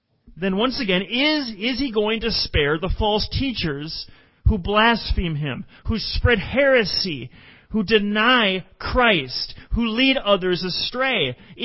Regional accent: Chaska, Minnesota, United States; also born or lived in Shakopee; I remember when I was growing up in Chaska and Shakopee in that area, the Minnesota River, they had a sign there that said, this is how high the water reached.

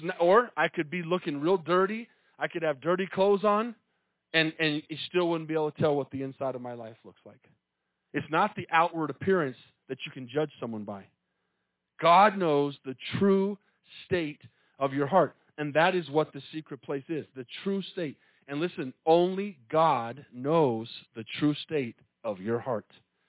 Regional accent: Texas, United States; Coming from where I come from the Metroplex. It's about 8 or 9 million people where I live.

